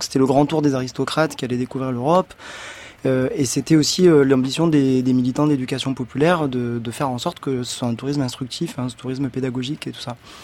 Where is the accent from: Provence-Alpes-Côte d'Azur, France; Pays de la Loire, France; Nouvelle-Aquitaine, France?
Provence-Alpes-Côte d'Azur, France; Moi, je suis provençal.